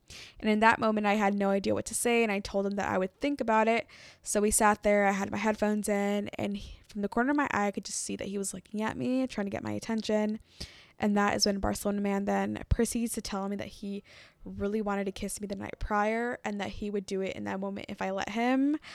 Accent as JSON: {"language": "English", "region": "California", "country": "United States", "tie": "born or raised there", "said": "marveling at the beautiful Sierra Nevada mountains and my home state of California."}